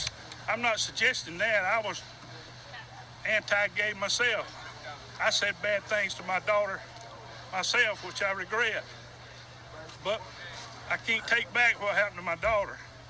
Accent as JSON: {"language": "English", "town": "Midland City", "country": "United States", "tie": "born there", "said": "I'm only about 15 and 20 miles away. I was born here in Midland City."}